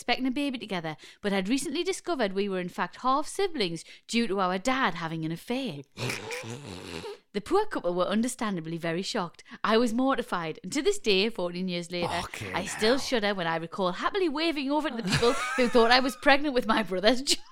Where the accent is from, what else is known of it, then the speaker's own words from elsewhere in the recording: Newcastle, North East England, United Kingdom; We're from Newcastle, brilliant.